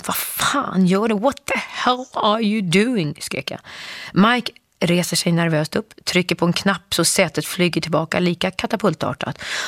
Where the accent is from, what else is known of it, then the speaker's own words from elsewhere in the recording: Sweden; jag vill inte knulla direkt bara för att jag kommer från Sverige